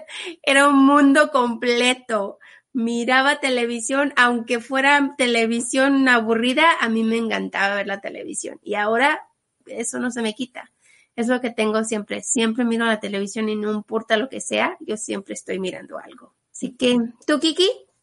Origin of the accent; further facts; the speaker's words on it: Mexico; Yo crecí en México, chiquita, estaba chiquita, y vivíamos en un ranchito y no teníamos televisor.